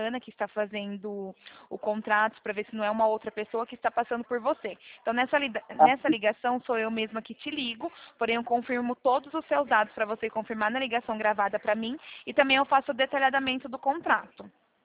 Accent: Araras, São Paulo, Brazil; eu não sou de Taquaritinga, tá? Eu sou daqui do interior de São Paulo, sou daqui de Araras.

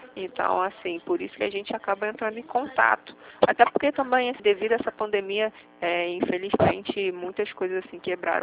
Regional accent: Rio de Janeiro, Brazil; Eu sou do Rio

